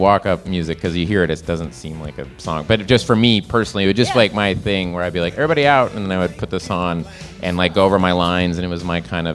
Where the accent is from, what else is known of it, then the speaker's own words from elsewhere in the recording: Oklahoma, United States; I'm from Oklahoma, and like, you know, it just, I don't know, this song, it just reminds me of like family members of mine growing up in Oklahoma